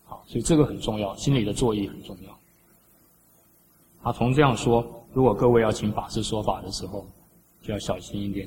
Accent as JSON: {"language": "Chinese", "country": "China", "said": "那为什么我们中国人供养祖先，然后呢祖先就会来作祟？"}